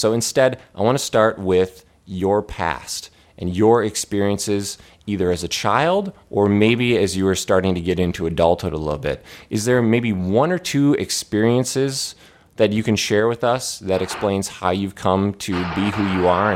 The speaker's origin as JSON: {"language": "English", "region": "Minnesota", "country": "United States", "said": "I'm from the Midwest of the U.S., Minnesota specifically"}